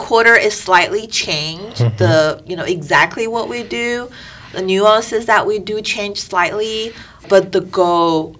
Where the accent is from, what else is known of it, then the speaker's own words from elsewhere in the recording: Nanjing, Jiangsu, China; moved away; some days I spent most of my time with in my hometown to primarily visiting my grandpa